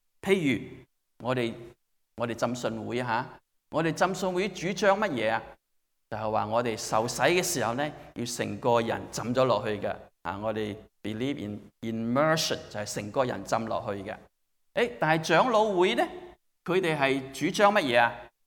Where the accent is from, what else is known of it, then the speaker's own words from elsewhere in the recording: China; 今天呢你和我是中国人